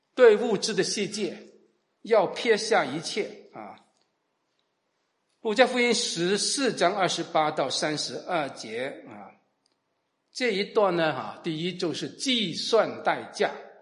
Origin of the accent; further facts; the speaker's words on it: China; 我们中国人很奇怪的，你有没有感觉我们中国人很特别啊？